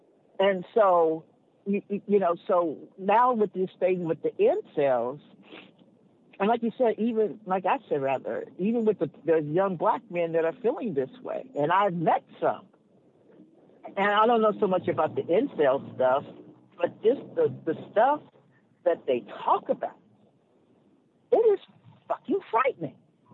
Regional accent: Los Angeles, California, United States; I'm like, look, I grew up in South LA, okay? And I grew up in a time where, you know, back in the day when we didn't even lock our doors.

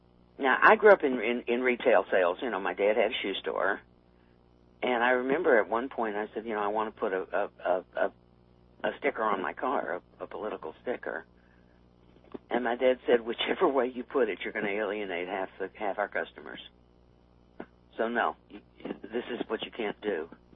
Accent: Texas, United States; now in Tucson, United States; I live in Tucson, which is the liberal. I'm from Texas, and I always say I sort of live in the Austin of Arizona.

